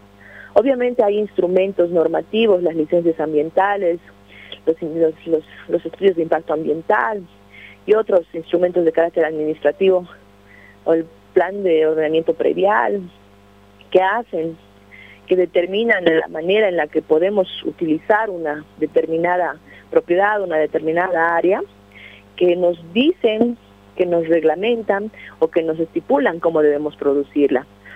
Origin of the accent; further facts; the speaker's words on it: Bolivia; Que nosotros, como bolivianos y bolivianas, tenemos que disfrutar de nuestros recursos naturales